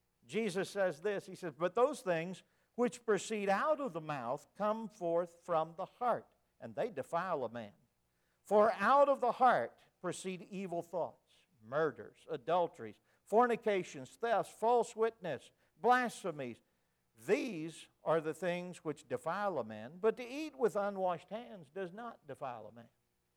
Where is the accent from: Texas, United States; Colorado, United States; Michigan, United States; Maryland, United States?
Texas, United States; I grew up in Texas, so I didn't know Brother Puckett.